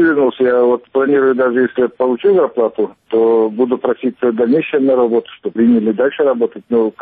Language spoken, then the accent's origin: Russian; Troitsk, Chelyabinsk Oblast, Russia; Я из Челябинской области, город Троицк, на границе с Казахстаном.